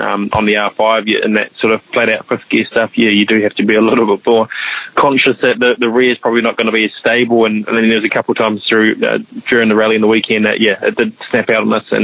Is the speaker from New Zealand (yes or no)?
yes; New Zealand; as a Kiwi, that's very much very similar to the Kiwi culture, very similar to how we do things at home